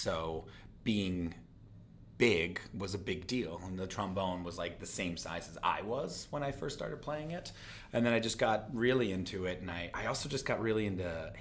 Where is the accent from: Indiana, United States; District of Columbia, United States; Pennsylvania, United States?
Pennsylvania, United States; also born or lived in Philadelphia; Born in Philly and then moved outside of it.